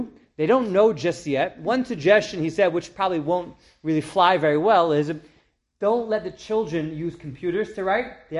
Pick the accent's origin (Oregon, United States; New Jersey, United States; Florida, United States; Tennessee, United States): New Jersey, United States; I grew up in Jersey. We didn't have regions in Jersey, but in New York they have regions.